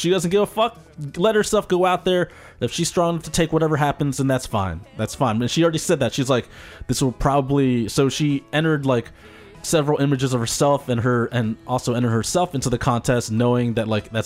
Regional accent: New Jersey, United States; I'm a girl from Jersey. What's up, Jersey? I've been dancing for 16 years.

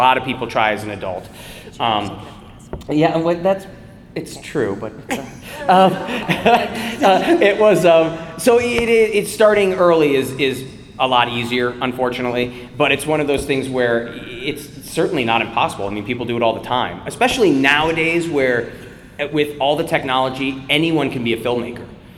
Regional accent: Connecticut, United States; I'm a kid from Connecticut. Both my parents are lawyers.

